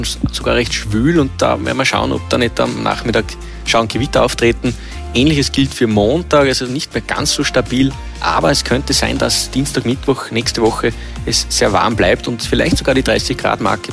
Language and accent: German; Wels, Upper Austria, Austria; Ich als gebürtiger Welser, schauen wir das genauer an.